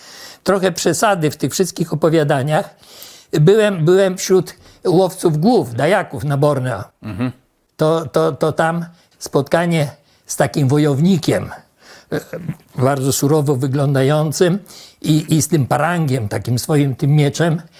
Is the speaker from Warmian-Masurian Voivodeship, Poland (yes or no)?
yes; Warmian-Masurian Voivodeship, Poland; moved away as an adult; also born or lived in Germany; Urodziłem się w Niemczech w czasie wojny. Potem się wychowywałem w małym miasteczku na Mazurach.